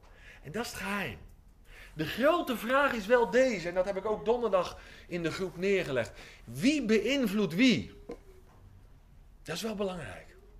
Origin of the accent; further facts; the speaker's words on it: Gelderland, Netherlands; now in Giessen, Netherlands; Ik woon hier in Giessen, dat is een beetje Brabant. Maar ik kom van de Veluwe.